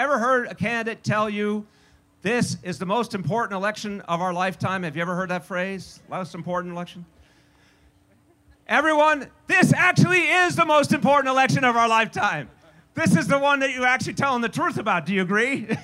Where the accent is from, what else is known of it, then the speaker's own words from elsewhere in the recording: New York, United States; And I say this from the bottom of my heart as a New Yorker.